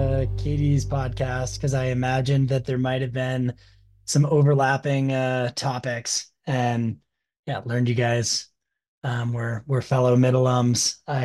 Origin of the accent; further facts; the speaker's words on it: New Hampshire, United States; I grew up in New Hampshire, running and skiing pretty much since I was a little kid.